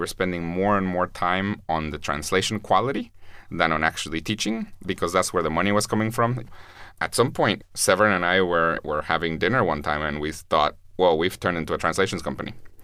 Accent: Guatemala; My views on education were always related to the fact that I'm from Guatemala. It's a very poor country.

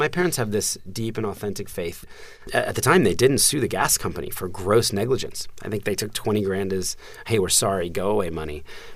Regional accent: New Jersey, United States; also born or lived in Philadelphia; when I was four, we moved from Philadelphia to the suburbs of New Jersey to get closer to my dad's job.

